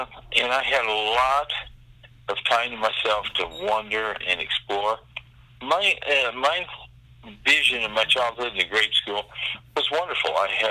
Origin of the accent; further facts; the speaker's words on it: Kansas, United States; I had two sisters, an older and younger one. I was on a farm